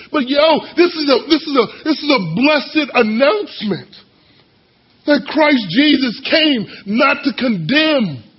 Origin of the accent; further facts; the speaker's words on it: Florida, United States; I grew up in Florida. So the only waterfall I've ever seen is, like, at a pool.